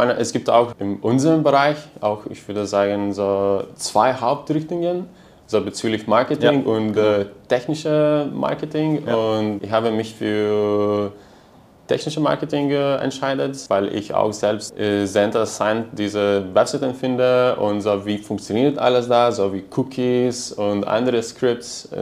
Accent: Lithuania; moved away as an adult; Ah, okay. Ich komme ursprünglich aus Litauen.

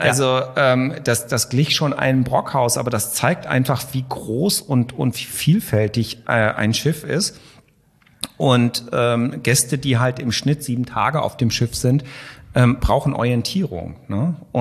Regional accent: Hanover, Lower Saxony, Germany; Jetzt komme ich aus Hannover

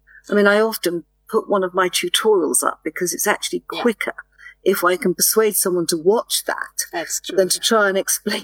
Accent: England, United Kingdom; I'm English, but I speak very clear what they call international English.

